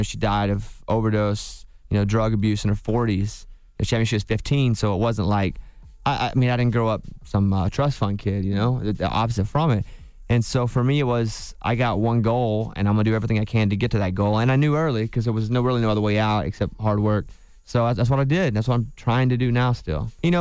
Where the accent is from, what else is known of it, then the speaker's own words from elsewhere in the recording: Hot Springs, Arkansas, United States; So growing up in Hot Springs, Arkansas, they live right next door to each other.